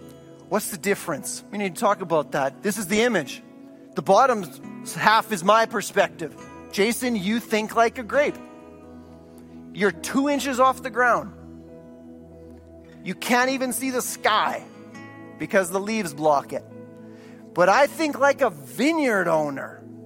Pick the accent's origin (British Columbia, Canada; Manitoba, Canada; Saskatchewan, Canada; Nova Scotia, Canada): Saskatchewan, Canada; I grew up in Saskatchewan.